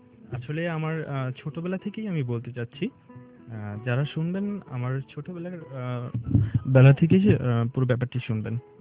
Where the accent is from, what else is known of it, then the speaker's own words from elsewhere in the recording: Savar, Dhaka Division, Bangladesh; আমি সাভার থেকে এসেছি ক্যাপিটাল এফএম।